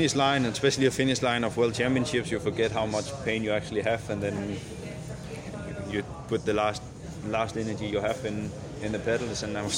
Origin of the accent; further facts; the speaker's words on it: Denmark; English is a second language; I'm from Denmark, and we are used to this weather